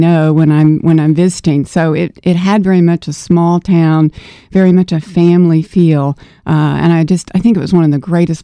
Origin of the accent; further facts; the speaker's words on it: Little Rock, Arkansas, United States; I grew up in Little Rock